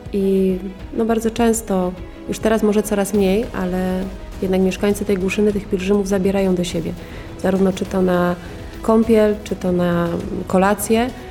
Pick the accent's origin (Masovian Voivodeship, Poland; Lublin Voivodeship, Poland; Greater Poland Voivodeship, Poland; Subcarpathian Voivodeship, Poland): Greater Poland Voivodeship, Poland; Kraszewice; No to mówię, że z Kraszewic, tak? Kraszewice, no nie wiem gdzie to jest.